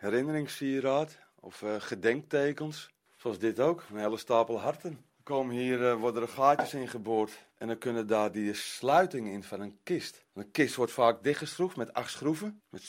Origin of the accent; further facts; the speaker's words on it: Amsterdam, North Holland, Netherlands; Amsterdam.